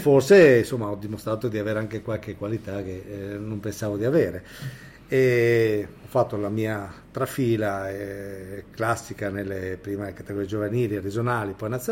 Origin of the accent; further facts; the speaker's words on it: Monfalcone, Friuli-Venezia Giulia, Italy; Io sono cresciuto in Friuli Venezia Giulia, anzi in Venezia Giulia, a Monfalcone.